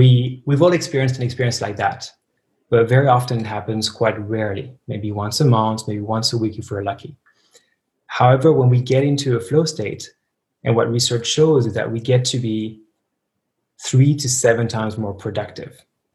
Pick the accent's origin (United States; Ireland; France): France; also born or lived in Australia; now in Berlin, Germany; I grew up in France, I lived in Australia, I traveled to a bunch of countries, and then I arrived in Berlin about 7 years ago